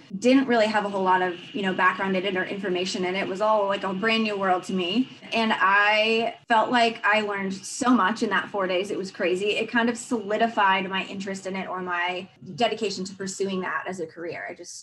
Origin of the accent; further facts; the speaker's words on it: Colorado, United States; She spends with my parents, who owns a successful aesthetic practice in my hometown in Colorado.